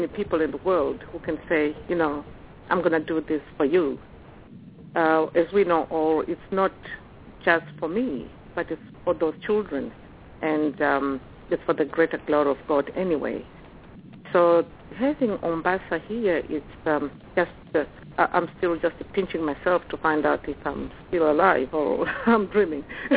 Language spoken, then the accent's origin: English; Zimbabwe; also born or lived in Australia; now in Columbia, United States; I come from Zimbabwe. I'm now Australian, so I call myself Australian, American, Zimbabwean.